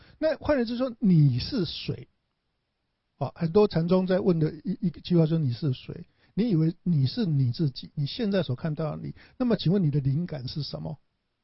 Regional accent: Taiwan

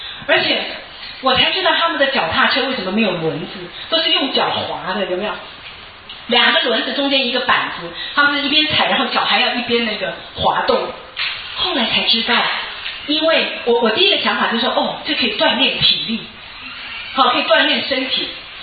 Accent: China; 我们中国人很喜欢探病人家隐私

